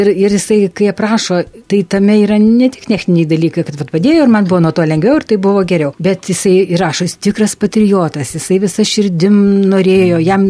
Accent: Dzūkija, Lithuania; Taigi jie dzūkai, aš pats dzūkas

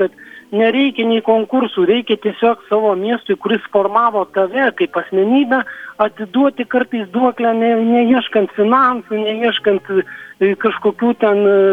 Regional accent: Alytus, Alytus County, Lithuania; aš kaip alytiškis myliu Alytų

